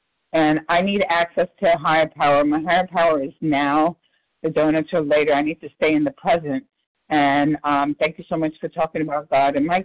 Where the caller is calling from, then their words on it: Austin, Texas, United States; Austin, Texas.